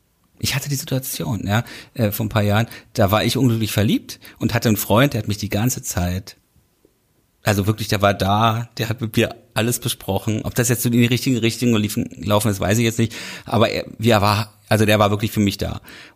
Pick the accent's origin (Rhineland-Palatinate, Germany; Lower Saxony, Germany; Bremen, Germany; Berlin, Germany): Berlin, Germany; Köpenick; Ich komme aus Köpenick ursprünglich